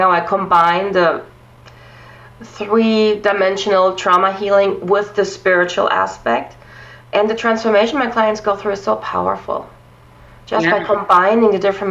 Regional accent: Germany; I have to say I grew up in Germany. And when I was in my 20s, I was still very religion-based, not so much spiritual.

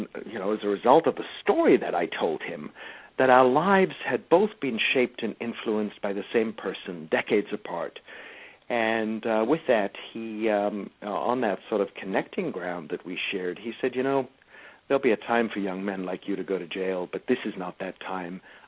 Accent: South Africa; And as you said, I was born and raised in South Africa.

